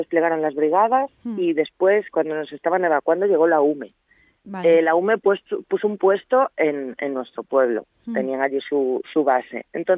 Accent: Lleres, Castile and León, Spain; Yo paso los veranos en Lleres, donde se originó el incendio del día 9. El día 8 empezó en Llamas de Cabrera y el día 9 empezó en Lleres, en mi pueblo.

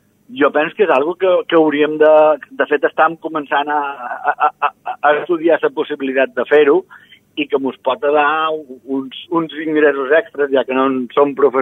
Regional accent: Sant Josep, Balearic Islands, Spain; he format part de la colla de Sant Josep, jo som de Sant Josep.

